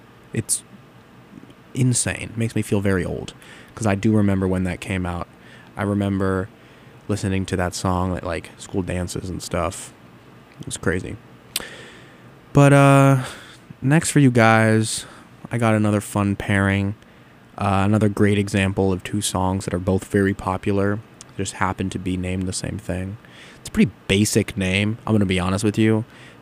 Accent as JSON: {"language": "English", "region": "California", "country": "United States", "said": "I grew up listening to … I mean, I'm from California, so I feel like that's kind of like a rite of passage thing."}